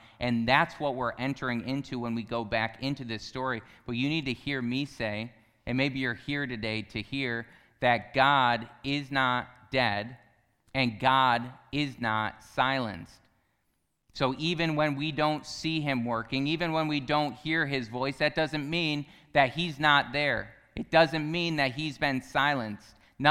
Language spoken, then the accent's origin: English; Pennsylvania, United States; So if you don't know, I grew up in Pennsylvania outside of a town that's about 10,000 people.